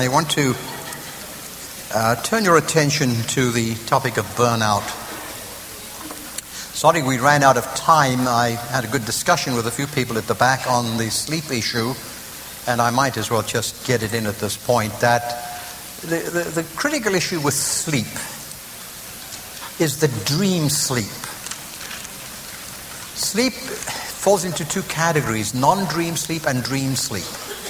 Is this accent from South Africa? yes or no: yes; South Africa; moved away; We first came to the United States in 1971, and it was the first time I'd been out of South Africa.